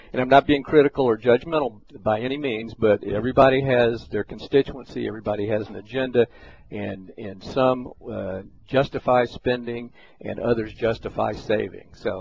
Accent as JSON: {"language": "English", "town": "Topeka", "region": "Kansas", "country": "United States", "said": "I'm from Southwest Topeka and it's an affluent area."}